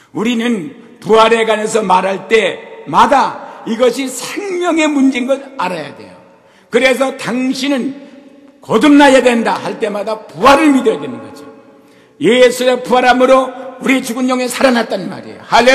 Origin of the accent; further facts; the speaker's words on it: South Korea; 분명히 내가 한국 사람이고 한국에 있는데 일본 시민권자야 우리가. 일본의 영역에 살고 있었다 이 말이에요.